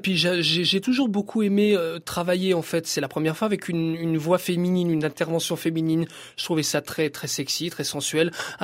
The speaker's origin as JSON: {"language": "French", "country": "France", "said": "Non, je suis français avant tout."}